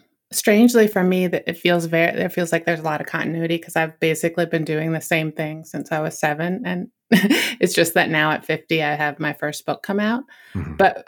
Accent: Virginia, United States; which I grew up in Northern Virginia, so that was a couple hours away.

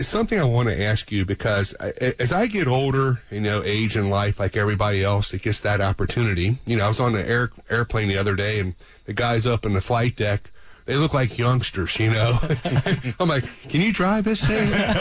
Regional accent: Kentucky, United States; I'm from Kentucky, so it's, I feel good.

